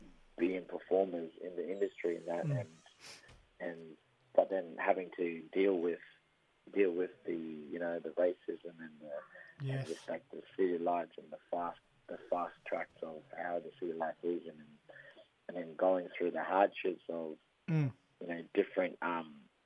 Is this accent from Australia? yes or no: yes; Ingham, Queensland, Australia; I'm a Warraga mate, Gidda mate, from just outside Ingham Ways there